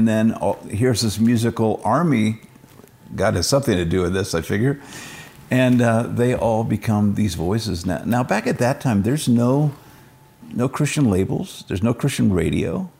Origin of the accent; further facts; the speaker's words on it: Hong Kong; now in United States; I was from nowhere. I was from Hong Kong. So, and we ended up in Southern California.